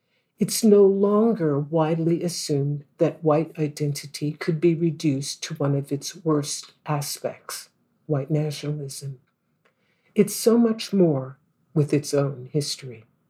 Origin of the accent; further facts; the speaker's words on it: Oakland, California, United States; also born or lived in France / Ghana; a writer and visual artist with a unique personal history. I'm from Oakland, California, spent decades as a historian